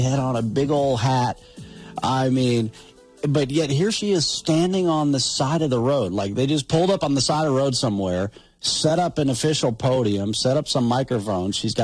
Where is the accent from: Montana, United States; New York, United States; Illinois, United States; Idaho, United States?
Montana, United States; I'm from Montana.